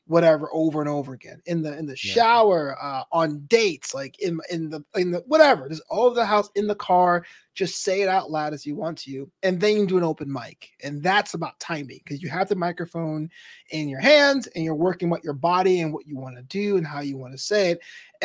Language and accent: English; Brooklyn, New York, United States; I actually went to, because I'm from New York. I'm from Brooklyn, but you don't venture up to the state unless you have to.